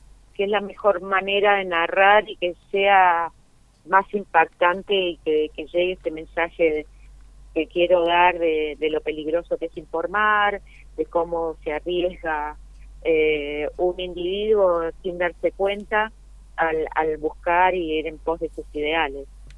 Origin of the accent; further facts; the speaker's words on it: San Luis, Argentina; born there; now in Mendoza, Argentina; y esperemos llegar a San Luis también, que es mi ciudad natal. Así que me encantaría llevarla a mi pueblo.